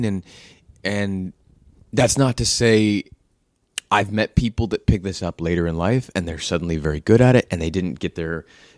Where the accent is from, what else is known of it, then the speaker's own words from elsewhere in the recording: Alaska, United States; But there was something, and this goes back to growing up in Alaska, like I loved anything the golden age of Hollywood